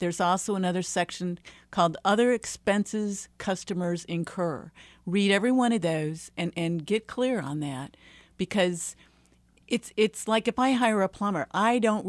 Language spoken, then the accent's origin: English; Iowa, United States; You know, I'm sort of from Iowa. I think there's no free lunch.